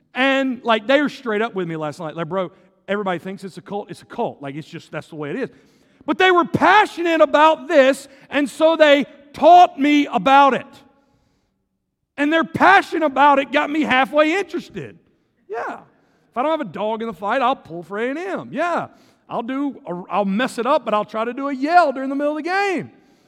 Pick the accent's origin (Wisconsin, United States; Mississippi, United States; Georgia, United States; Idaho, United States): Mississippi, United States; Laurel; So I'm from South Mississippi. I'm from the city of Laurel. We have a TV show called Hometown. Like, that's our people. That's my people.